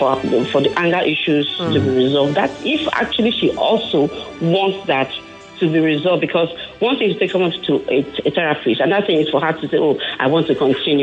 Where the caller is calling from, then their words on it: Ikeja, Lagos, Nigeria; I'm calling from Ikeja.